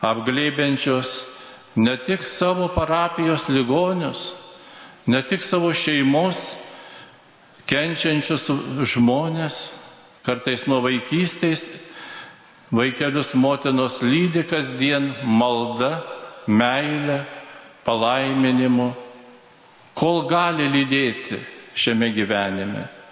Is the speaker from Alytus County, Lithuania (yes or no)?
yes; Daugai, Alytus County, Lithuania; čia augau Daugų parapijoje, tėviškėje.